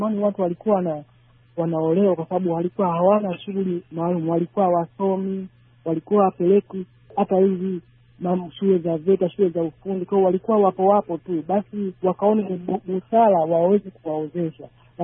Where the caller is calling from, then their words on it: Dar es Salaam, Tanzania; natokea maeneo ya Kituo cha Usafirishaji Tanzania, Dar es Salaam huko.